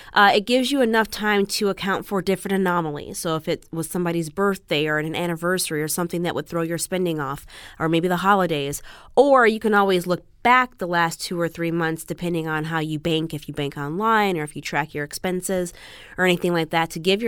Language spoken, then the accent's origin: English; Chicago, Illinois, United States; now in Los Angeles, United States; Originally, I'm from the Midwest. I'm from Chicago, Illinois.